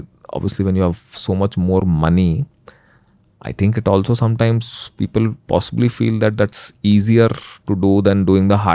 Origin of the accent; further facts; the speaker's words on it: Ranchi, Jharkhand, India; also born or lived in Chennai; So, you know, I'm actually from Ranchi.